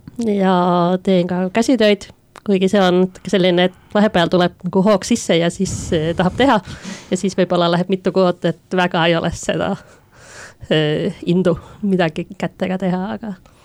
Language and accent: Estonian; Kouvola, Kymenlaakso, Finland; Estonian is a second language; now in Estonia; olen Soomest. Algselt olen päris Kagu-Soomest Kouvolast ja siis olen tegelikult elanud päris mitmes erinevas Soome linnas. Enne kui ma Eestisse tulin, aga Eestis olen olnud nüüd aastast 2017 ja hetkel elan Tartus